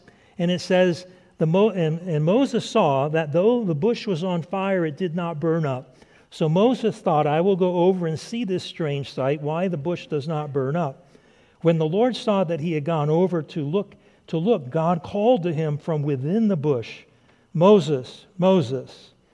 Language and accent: English; Brazil; I grew up in Brazil, and so I'm a third culture kid, they say